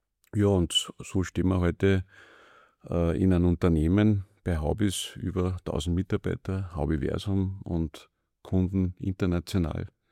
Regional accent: Betzenkirchen, Germany; ich bin als kleiner Bub aufgewachsen in Betzenkirchen, so wie viele andere Buben auch.

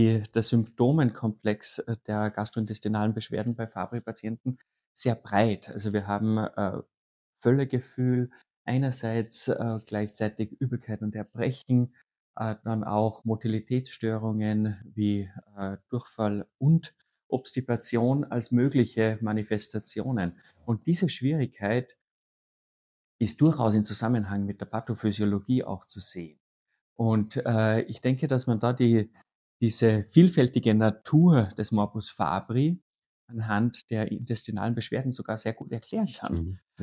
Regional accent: Salzburg, Austria; Ich komme aus Salzburg

